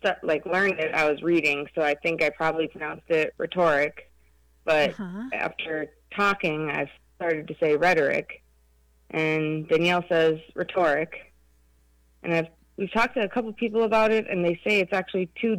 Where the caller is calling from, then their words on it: Minneapolis, Minnesota, United States; We're calling from Minneapolis, Minnesota